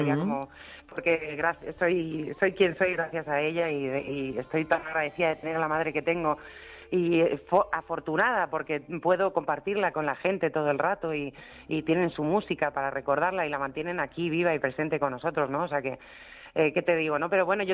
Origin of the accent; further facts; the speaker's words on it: Spain; Desde aquí, efectivamente, que me hace muchísima ilusión estar en mi tierra y he hecho mi banda exclusivamente aquí para España